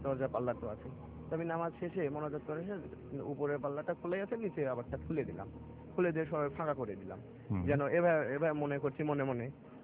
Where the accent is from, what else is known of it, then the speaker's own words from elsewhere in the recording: Natore, Rajshahi Division, Bangladesh; আমার গ্রামের ঘটনা, নাটোর জেলাতে, আমার বাড়ি গ্রামে।